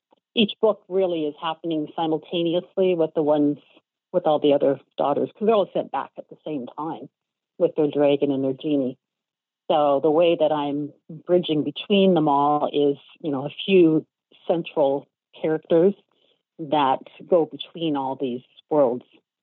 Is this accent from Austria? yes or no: no; Canada; It's basically, I'm Canadian.